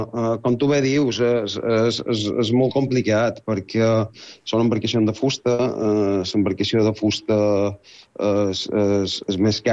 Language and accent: Catalan; Palma, Balearic Islands, Spain; me ve en el cap pues, tota la meva infància a Calagamba